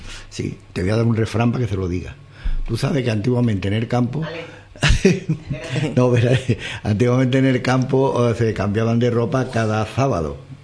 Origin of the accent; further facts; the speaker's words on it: Jerez de la Frontera, Andalusia, Spain; Anda, yo soy de Jerez.